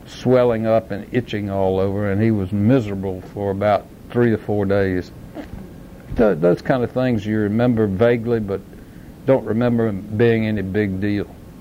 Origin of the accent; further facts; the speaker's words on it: Laurinburg, North Carolina, United States; when he found out I was from Laurinburg, neighboring town, lived next to his uncle, Albert, we had instant communication.